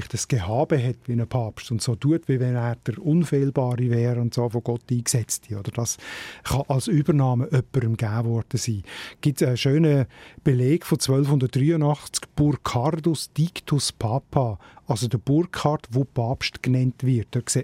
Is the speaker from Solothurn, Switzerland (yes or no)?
yes; Solothurn, Switzerland; ein Name aus der Gemeinde, wo ich herkomme, im Schwarzbubenland